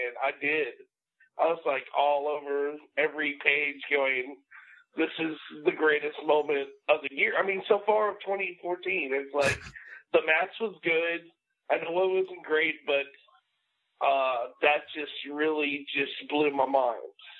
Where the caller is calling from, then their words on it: Fort Worth, Texas, United States; Fort Worth.